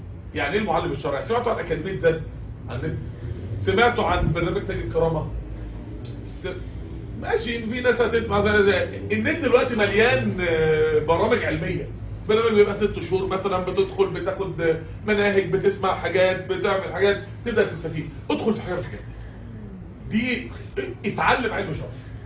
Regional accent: Mansoura, Dakahlia, Egypt; انا مش عندنا في المنصوره الدنيا محدوده عندكم شويه

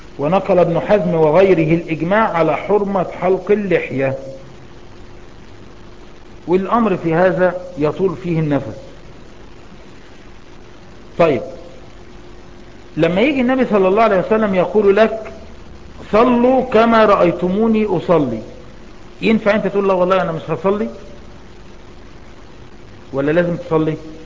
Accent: Egypt; زي عندنا في مصر الحمد لله

